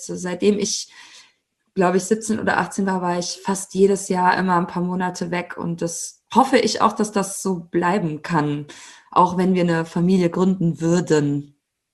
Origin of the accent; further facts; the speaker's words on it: Italy; ich bin ja Italienerin. Und ja, auch Italien ist ein Land, in das ich jedes Jahr fahre.